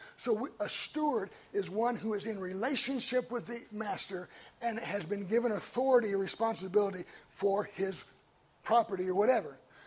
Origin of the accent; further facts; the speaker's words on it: Des Moines, Iowa, United States; When I was growing up in Des Moines, my dad was a tool and die maker. We didn't have a lot of money.